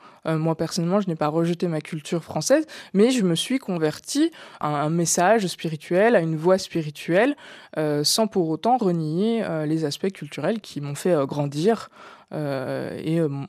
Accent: France; je suis française, j'ai la citoyenneté française, j'ai vécu en France, j'ai été éduquée, élevée en France.

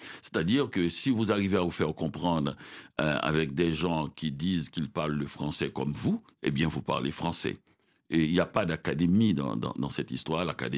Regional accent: Petit-Goâve, Nippes, Haiti; Et je trouvais les livres chez moi à Petit Gouave

